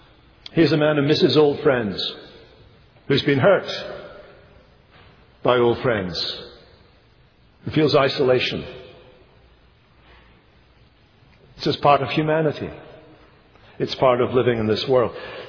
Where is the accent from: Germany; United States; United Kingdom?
United Kingdom; Scotland; I was brought up in Scotland.